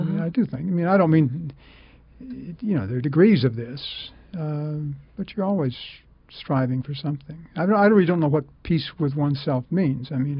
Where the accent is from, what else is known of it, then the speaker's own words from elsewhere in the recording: Kentucky, United States; Yeah, I was brought up in Kentucky.